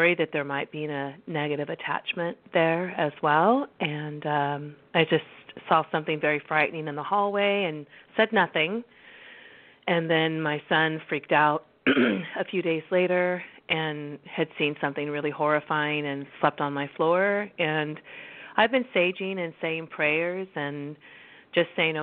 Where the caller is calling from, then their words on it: California, United States; I'm calling from California this morning.